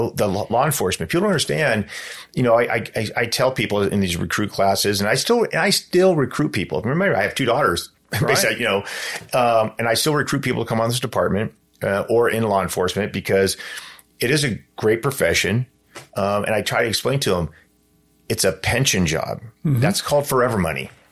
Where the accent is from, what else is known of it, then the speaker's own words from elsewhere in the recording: Ventura, California, United States; And then I grew up in Ventura, one of the areas I grew up